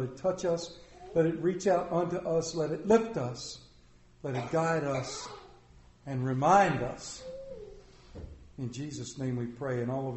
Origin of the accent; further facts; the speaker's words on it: Appalachia, United States; accent: Appalachian; I come from Appalachian American parents. The only reparations I want is to buy more tractors. I am a red-blooded American, God-fearing Christian male.